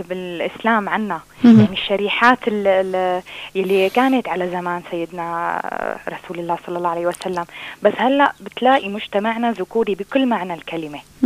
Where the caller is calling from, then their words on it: Damascus, Damascus Governorate, Syria; من الشام عم بحكي.